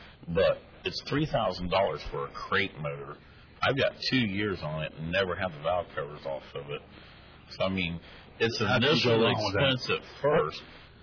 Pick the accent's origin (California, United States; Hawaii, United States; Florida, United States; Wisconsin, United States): Florida, United States; Bradenton; We're mostly drag racers. We're from the Bradenton area.